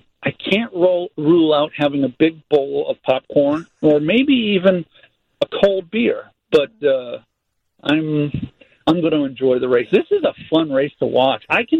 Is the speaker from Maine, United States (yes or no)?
yes; Maine, United States; That, you know, like I grew up in Maine, and a lot of times when I flew back to Maine, I had a summer home there.